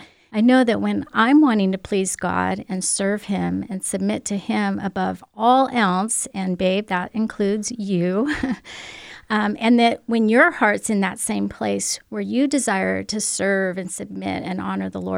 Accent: Oregon, United States; I know in California, not very many people have gardens, but I'm from Oregon and we definitely had gardens then.

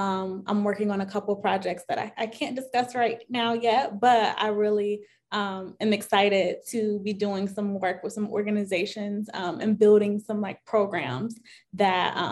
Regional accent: Midwest, United States; I'm a Midwesterner, and I'm the community marketing manager at Carta.

